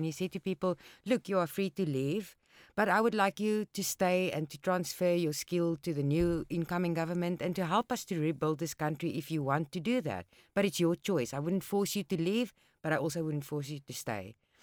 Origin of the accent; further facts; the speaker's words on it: South Africa; growing up in South Africa, we lived apartheid.